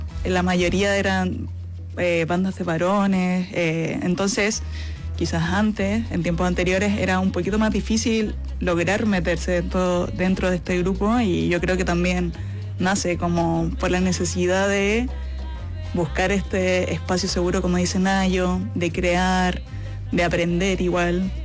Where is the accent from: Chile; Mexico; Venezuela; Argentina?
Chile; El Bosque, Santiago Metropolitan Region; Yo soy del Bosque, algunas también vienen de Concepción.